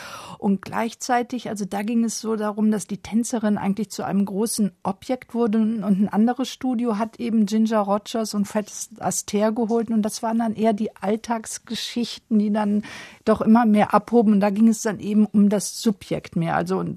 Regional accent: Rhineland, Germany; also ich komme ja aus dem Rheinland, ne?

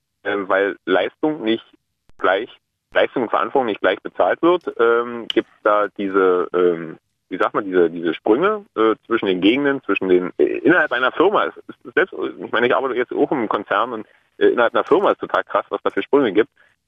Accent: East Germany, Germany; ich stamme hier aus dem Osten und habe damals in Stuttgart gearbeitet.

